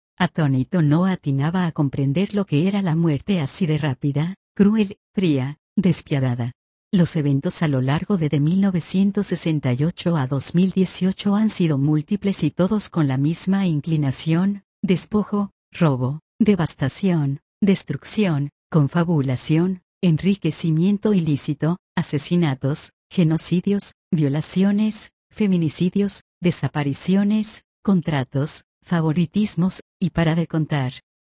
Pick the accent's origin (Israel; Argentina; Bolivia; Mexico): Mexico; Señores, mi pueblo, mi gente. México necesita educación, tiene hambre y sed, necesita justicia, equidad, servicios sociales.